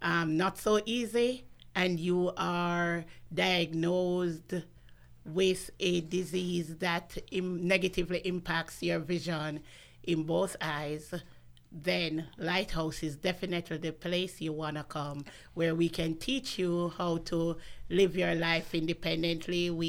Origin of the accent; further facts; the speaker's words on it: Jamaica; also born or lived in New York; now in Orlando, United States; We grew up together in Jamaica.